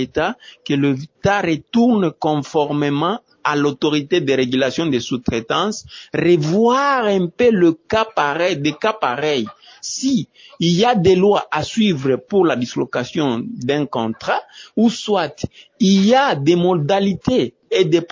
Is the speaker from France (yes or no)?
no; DR Congo; les situations qui se passent ici chez nous au Congo